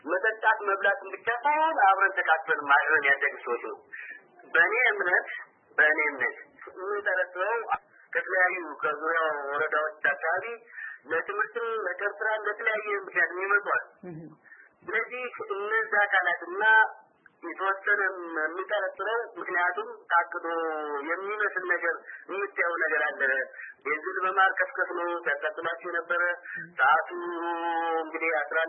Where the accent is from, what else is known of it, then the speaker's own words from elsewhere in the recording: Mota, Amhara, Ethiopia; እኔ ሞጣ እዛው ተወልጄ ያደኩኝ የተማርኩኝ በሌላ ቦታ ሳስተምር ቆይቼ ደግሞ መጥቼ በከተማዋ ላይ እያስተማርኩ